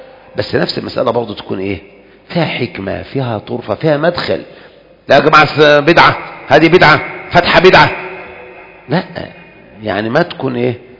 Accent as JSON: {"language": "Arabic", "country": "Egypt", "said": "نعم، وإلا أخوان إحنا عندنا في مصر سبحان الله"}